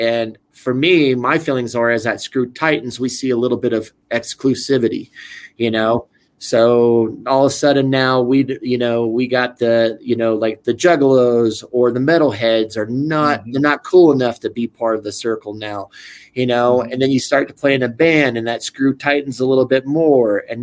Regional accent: Wyoming, United States; But that growing up in Wyoming is like kind of like what instilled to me to have that sense of helping others and, you know, being at service to my fellow man.

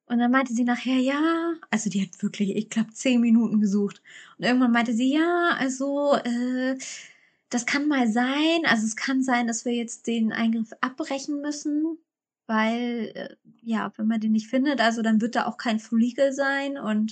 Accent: Schleswig-Holstein, Germany; wir kommen aus Hamburg, also Schleswig-Holstein hinter Hamburg.

